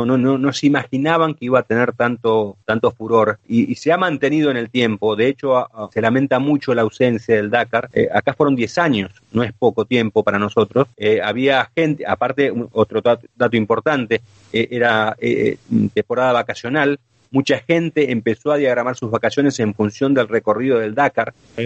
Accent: Argentina; nosotros no conocíamos, siendo argentinos, lo que eran las dunas de Fiambalá

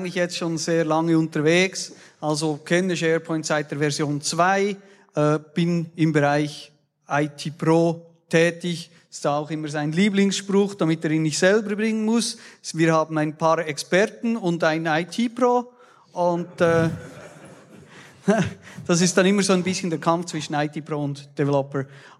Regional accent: Switzerland; ich komme aus der Schweiz, wie schon bereits erwähnt.

